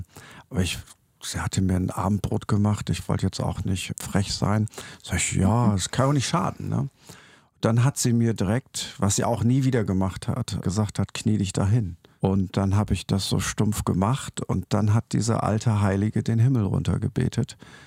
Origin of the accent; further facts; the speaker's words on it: Lower Saxony, Germany; Ich hatte bei uns in Ostfriesland haben alle bei der Meierwerft gearbeitet oder bei VW in Emden. Das waren so die zwei großen Karrieremodelle.